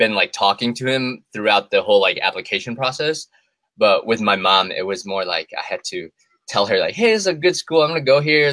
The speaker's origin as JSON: {"language": "English", "town": "Madison", "region": "Wisconsin", "country": "United States", "tie": "born or raised there", "said": "cause I grew up in Madison, and UW Madison is like a phenomenal school."}